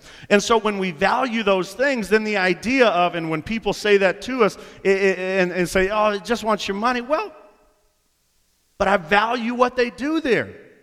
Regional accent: Houston, Texas, United States; We grew up in Houston, you know, a solid 15-hour drive from Orlando, but we went every summer, all of my life.

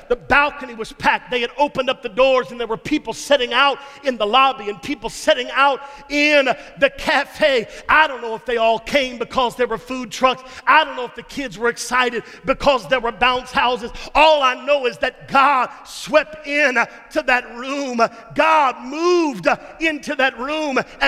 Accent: Texas, United States; now in Georgia, United States; I'm from Texas. I can't get good brisket in Georgia.

